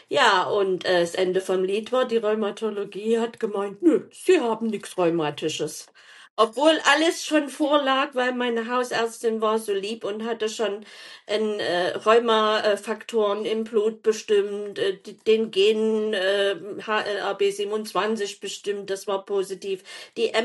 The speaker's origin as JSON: {"language": "German", "town": "Leipzig", "region": "Saxony", "country": "Germany", "tie": "born there", "said": "Ich bin also gebürtige Leipzigerin, wohne jetzt in einem Vorort und da ist es etwas ruhiger und das auch schon, ich glaube, 15 Jahre."}